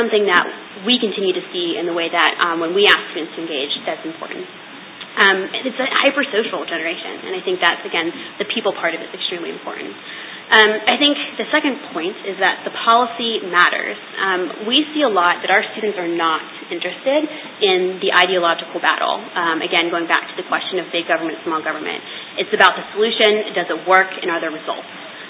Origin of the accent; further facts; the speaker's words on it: North Carolina, United States; I mean, I come from North Carolina.